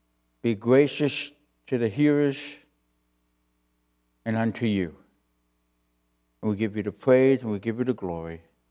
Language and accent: English; Canada; And but we had every intention of going back to Canada.